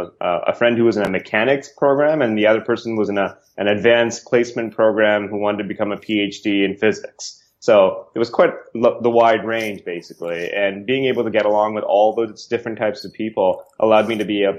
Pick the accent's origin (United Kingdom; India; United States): India; Calcutta, West Bengal; born there; also born or lived in Toronto, Canada; I was born in Calcutta, India, and I didn't really grow up there when I was very, very young right after I was born. So when I was about a year old, my parents moved to Canada and specifically to Toronto.